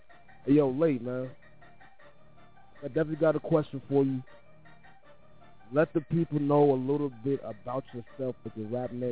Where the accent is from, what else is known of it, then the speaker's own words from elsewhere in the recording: Liberia; now in Minnesota, United States; I'm originally from the East Coast, originally from Liberia, but I'm a real Minnesota nigga now, 16 years in the city.